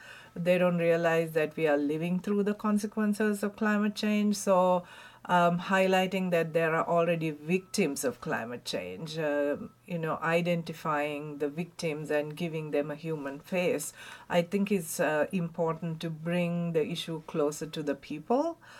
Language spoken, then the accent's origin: English; Sri Lanka; So I'm originally from Sri Lanka.